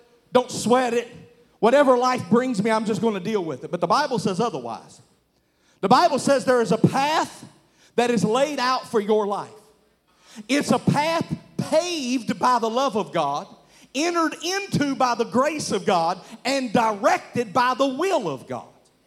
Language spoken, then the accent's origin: English; the South, United States; Now, I'm from the South, and I have to say that real slow